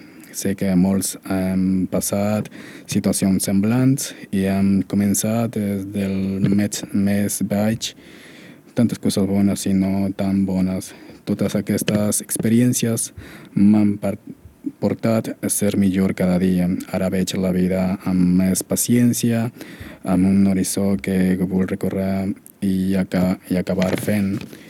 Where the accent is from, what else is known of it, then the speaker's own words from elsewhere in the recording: Peru; Catalan is a second language; now in Barcelona, Spain; vinc de Perú